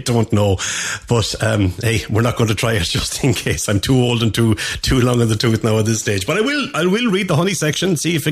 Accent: Ireland; I grew up in Ireland

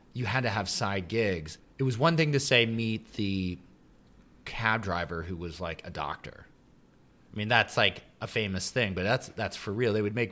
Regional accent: Manhattan, New York, United States; Like I grew up in Manhattan and I would go down the West Side Highway

